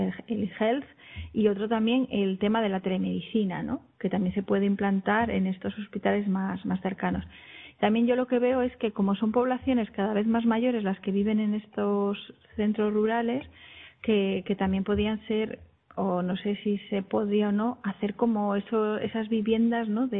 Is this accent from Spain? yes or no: yes; León, Castile and León, Spain; cuando digo de dónde vengo me refiero a León, no a Madrid, sé que yo soy de León.